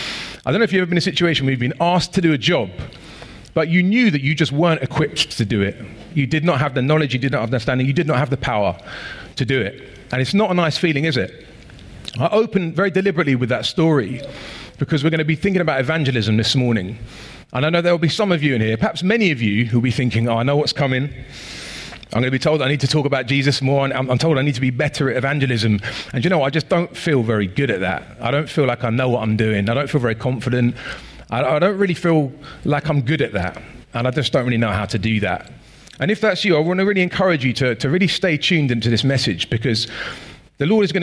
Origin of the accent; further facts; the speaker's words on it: Norbury, London, United Kingdom; I grew up in Norbury, not too far from here, on a really, really long road called Green Lane, which starts on kind of Parchmore Road in Thornton Heath, and it goes all the way through to the bottom of London Road in Streatham.